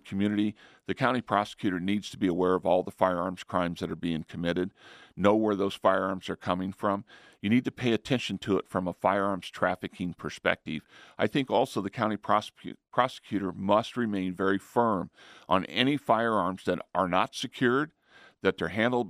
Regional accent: New Mexico, United States; moved away as an adult; No, I'm originally from New Mexico, came here 12 years ago.

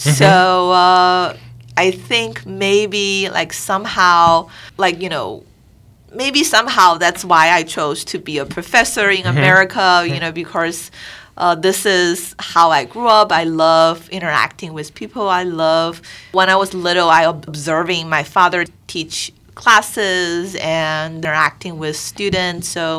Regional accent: China; English is a second language; So my hometown, I would describe it as very like industrial because of the railway and the transportation.

